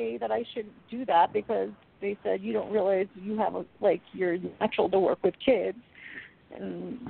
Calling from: Colorado, United States; I'm calling from Colorado.

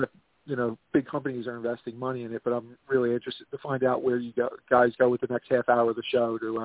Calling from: Philadelphia, Pennsylvania, United States; calling from Philadelphia.

